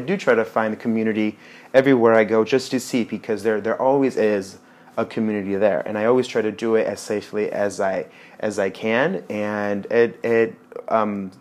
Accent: United States; born there; I was born in America, you know

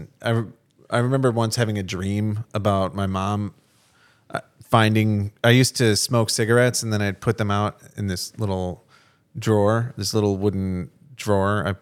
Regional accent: Park Ridge, Illinois, United States; in the house we grew up in Park Ridge, Illinois. I'm the youngest of 7

